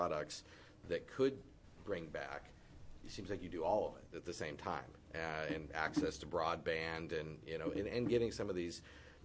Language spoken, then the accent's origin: English; Coos Bay, Oregon, United States; You know, I grew up in Coos Bay, coming right out of the mills, didn't need to go to college, could make good money.